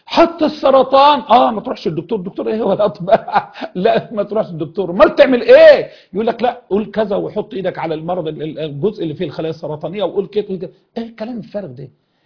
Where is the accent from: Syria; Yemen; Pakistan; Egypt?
Egypt; واي شيخ عندنا في مصر وفي غير مصر